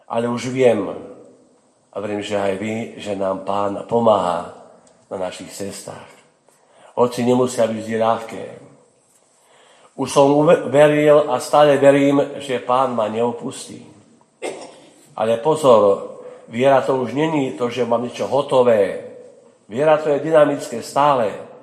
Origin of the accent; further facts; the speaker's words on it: Žilina Region, Slovakia; Som z Oravy tiež viem pracovať však.